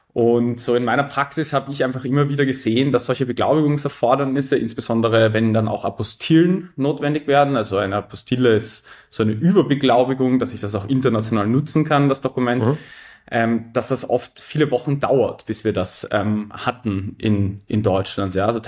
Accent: Vienna, Austria; ich bin Wiener, habe aber eigentlich einen deutschen juristischen Hintergrund. Also obwohl ich mein ganzes Leben davor in Wien gelebt habe, habe ich dann Jurastudium in Deutschland gemacht.

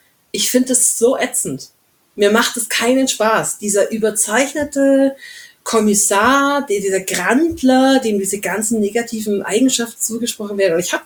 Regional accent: Bavaria, Germany; ich komme ja aus dem Allgäu.

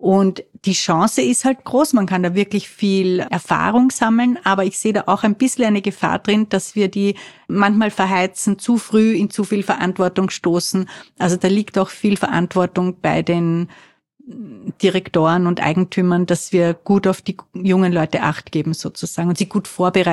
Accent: Austria; Das heißt, die sammeln wirklich Berufserfahrung, ab dem sie 15 sind und haben ja bei uns in Österreich sehr oft diese duale Ausbildung

